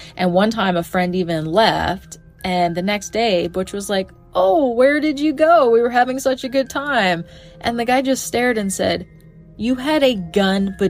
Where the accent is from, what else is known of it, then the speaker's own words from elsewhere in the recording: Canada; as a Canadian, I don't know much about firearms